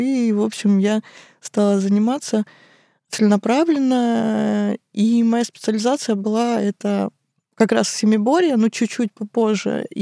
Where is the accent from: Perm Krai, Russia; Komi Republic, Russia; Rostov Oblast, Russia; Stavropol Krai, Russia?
Stavropol Krai, Russia; Kislovodsk; Я родилась, выросла в Кисловодске.